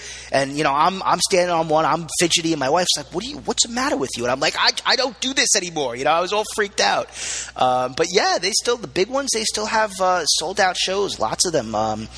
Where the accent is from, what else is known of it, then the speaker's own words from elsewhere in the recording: Staten Island, New York, United States; I grew up in Staten Island where, you know, you're bros with all your friends